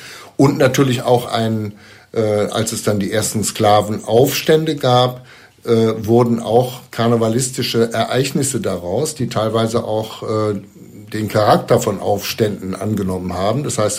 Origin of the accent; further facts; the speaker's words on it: Cologne, North Rhine-Westphalia, Germany; Ja, ich bin in Köln aufgewachsen, wenn auch nicht geboren.